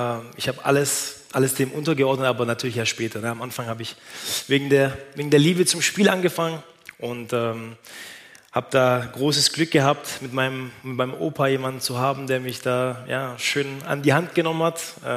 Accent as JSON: {"language": "German", "town": "Stuttgart", "region": "Baden-Württemberg", "country": "Germany", "tie": "born or raised there", "said": "ich bin aufgewachsen im Stuttgarter Raum."}